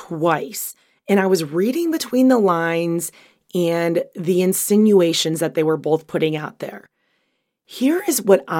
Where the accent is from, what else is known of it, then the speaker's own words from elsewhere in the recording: Midwest, United States; as a Midwesterner, I only thought it snowed above the Mason-Dixon.